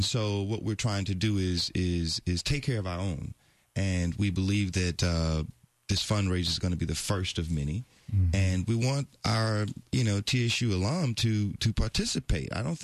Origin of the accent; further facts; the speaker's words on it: Houston, Texas, United States; moved away as an adult; now in Los Angeles, United States; I'm originally from Houston, graduated from Jack Yates in School of Communications there